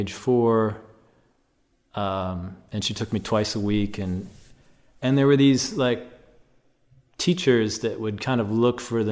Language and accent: English; Chicago, Illinois, United States; I grew up in Chicago on the North Shore, and I studied violin from an early age